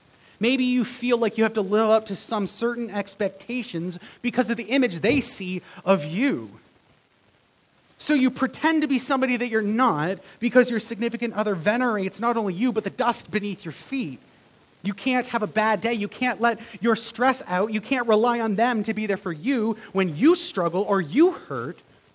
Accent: Canada; Of course, I'm Canadian.

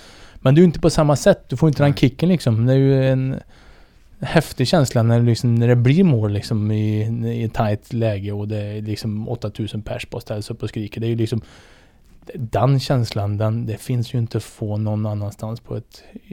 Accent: Värmland, Sweden; Och som värmlänning och få vara med och leda

